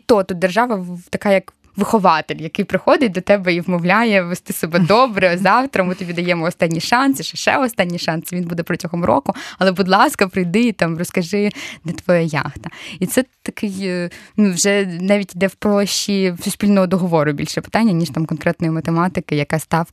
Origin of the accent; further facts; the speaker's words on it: Zatoka, Odesa Oblast, Ukraine; Ну, я з Затоки, там реально багато незадекларованих яхт.